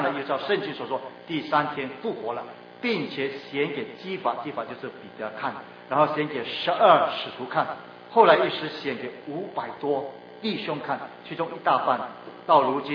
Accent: China; 我们中国人现在呢是把他埋包啊

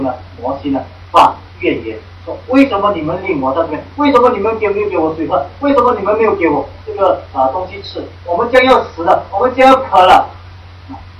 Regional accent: Singapore; 我们新加坡人不懂什么叫做饿啊，我们不懂什么叫饿

